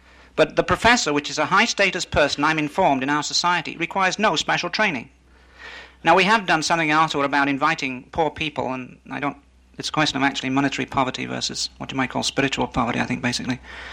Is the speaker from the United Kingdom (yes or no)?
yes; England, United Kingdom; I was brought up in England